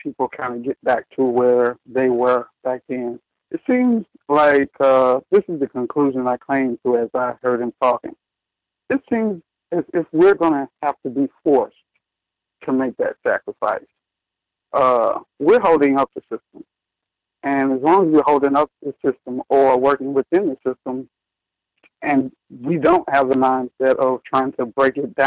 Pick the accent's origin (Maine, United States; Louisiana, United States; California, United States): Louisiana, United States; I'm from Louisiana.